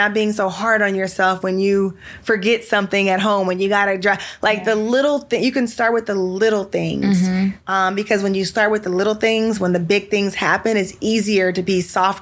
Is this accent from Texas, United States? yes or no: yes; Houston, Texas, United States; Of course, I'm from Houston